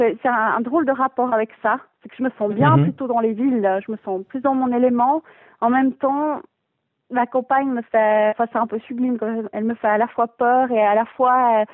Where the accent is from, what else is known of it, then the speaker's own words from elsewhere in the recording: Savigny, Vaud, Switzerland; now in Lausanne, Switzerland; J'ai grandi à Savigny, près de Lausanne, à la campagne. J'habite à Lausanne depuis 2009. Lausannoise depuis 2009.